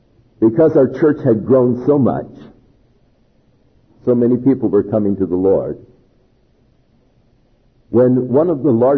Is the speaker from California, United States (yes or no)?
yes; Ventura, California, United States; I grew up in Ventura. I mean, I've been a beach kid all my life.